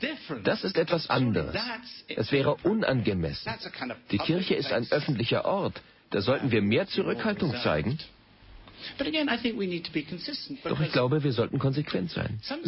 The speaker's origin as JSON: {"language": "German", "region": "England", "country": "United Kingdom", "said": "Ich bin Engländer."}